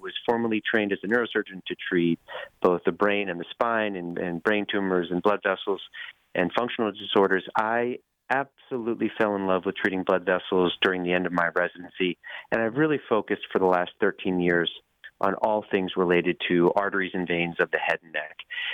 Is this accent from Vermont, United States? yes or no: no; Maryland, United States; also born or lived in South Bend, United States / Philadelphia, United States / Pittsburgh, United States; I grew up in Maryland, college at Notre Dame in South Bend, Indiana, Temple Medical School, so I know the Philadelphia and Mid-Atlantic area very well.